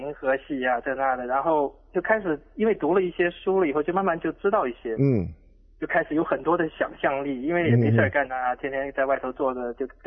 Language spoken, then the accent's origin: Chinese; Hubei, China; also born or lived in Henan; 我在好几个地方，上小学在湖北，